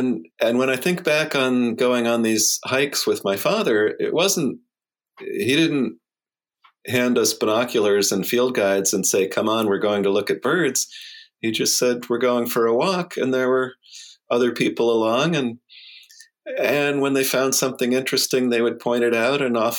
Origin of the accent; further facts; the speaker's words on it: Connecticut, United States; also born or lived in California; We moved a few times when I was a kid, so I grew up some in California, and then finished high school in Connecticut, or through fourth grade through high school in Connecticut. So I usually tell people I'm from Connecticut